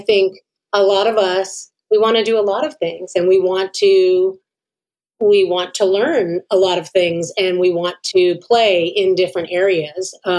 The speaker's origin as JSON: {"language": "English", "country": "United States", "said": "Because I'm an American."}